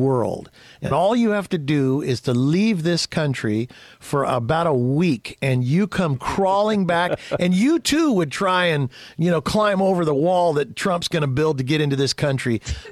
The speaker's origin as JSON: {"language": "English", "country": "United States", "said": "I'm proud to be an American. I am glad to live in this great country."}